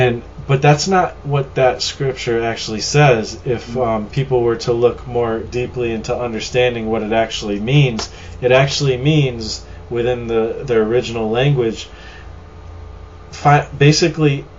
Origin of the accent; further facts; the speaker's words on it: United States; growing up in America and how people seem to view it here, I don't know how it is in other countries